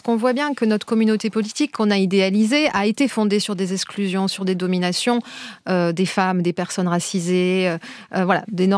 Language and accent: French; Pyrenees, France; Entre les brebis que je voyais paître, moi je suis des Pyrénées